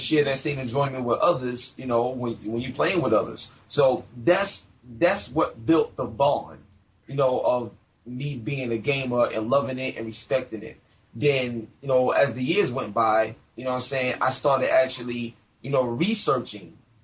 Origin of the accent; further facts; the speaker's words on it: Brooklyn, New York, United States; Well, I'm from Brooklyn, East New York. Originally, I'm actually, I live in Queens right now, but Brooklyn, stand up all day. That's where I'm from.